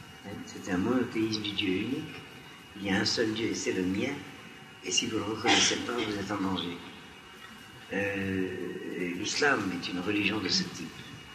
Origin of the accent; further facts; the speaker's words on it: Algeria; je me souviens de cette expérience en tant que petit Algérien de l'Ouïe, parce que, en tant que juif